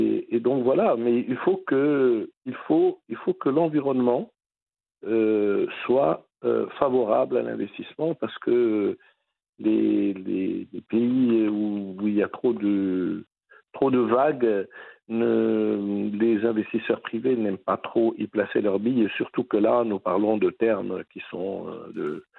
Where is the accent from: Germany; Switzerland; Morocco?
Morocco; Et en tant que Marocain, il faut qu'on garde un peu la tête bien vissée sur nos épaules.